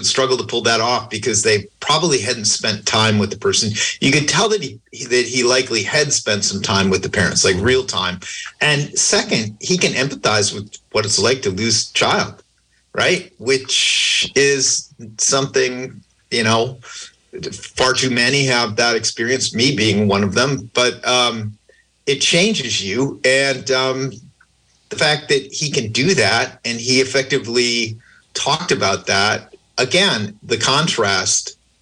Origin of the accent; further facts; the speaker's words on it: River Falls, Wisconsin, United States; moved away; I had never been to a Jewish funeral growing up in River Falls. We didn't have a lot of Jewish people. And obviously being out here, I've gotten to know a lot more people who are.